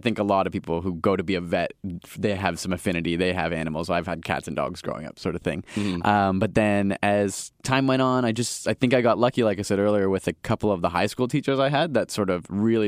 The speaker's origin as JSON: {"language": "English", "town": "Guelph", "region": "Ontario", "country": "Canada", "tie": "born or raised there", "also_born_or_lived": "Eden Mills", "said": "Grew up mostly in Guelph, Ontario, is where my family's from now. Had kind of jumped around. We were in Eden Mills, which is like an even smaller town of like hundreds of people. So I grew up in a small town. But then for most of my young life, I lived in Guelph."}